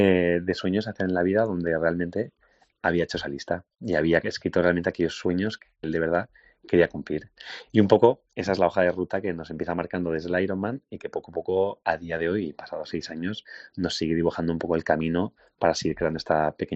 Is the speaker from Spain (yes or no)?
yes; Barcelona, Catalonia, Spain; also born or lived in Madrid; ambos, bueno, somos de Barcelona, pero los dos vivíamos en Madrid.